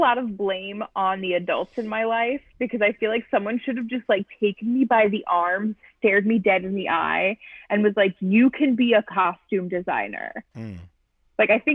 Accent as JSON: {"language": "English", "region": "New York", "country": "United States", "tie": "born or raised there", "said": "I don't know what blinders I had on as a kid growing up in New York, going to Broadway shows"}